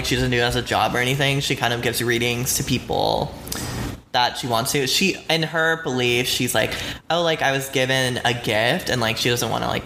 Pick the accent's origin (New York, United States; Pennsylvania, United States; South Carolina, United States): South Carolina, United States; also born or lived in Atlanta / Florida; Okay, so I was born in Atlanta, Georgia. And then I was moved to South Carolina with my family. And then that's kind of where I was raised.